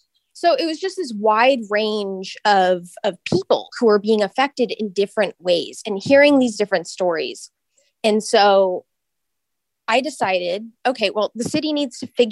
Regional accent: Sunnyvale, California, United States; Sure. So I grew up in Sunnyvale. So this hasn't been something that has been a pressing issue always.

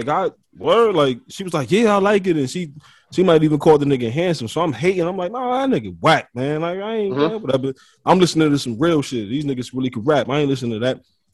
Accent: Detroit, Michigan, United States; because I'm from Detroit. I'm born and raised.

